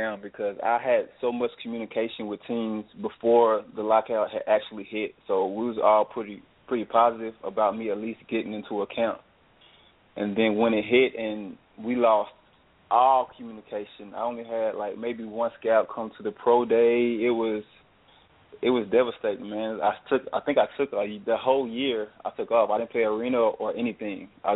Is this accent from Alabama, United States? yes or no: no; Arp, Texas, United States; I grew up in ARP, deep East Texas, about 12 miles outside of Tyler. So it's a really small town, man